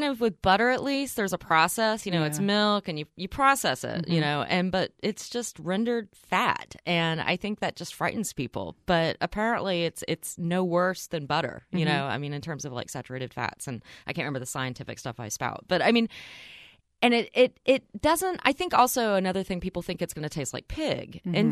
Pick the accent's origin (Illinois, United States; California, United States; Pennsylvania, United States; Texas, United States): Texas, United States; Dallas; also born or lived in Houston; now in New York, United States; like, you know, because I grew up in Dallas and in Houston, mm-hmm. and then I spent some time in Austin. And so my when I moved to New York, my experience was pretty much limited to those three locations.